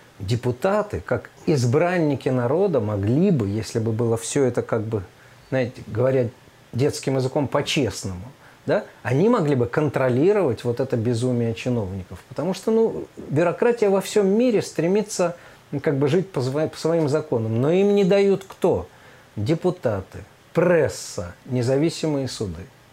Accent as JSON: {"language": "Russian", "region": "Saint Petersburg", "country": "Russia", "said": "мы петербуржцы, давайте мы немножко решим."}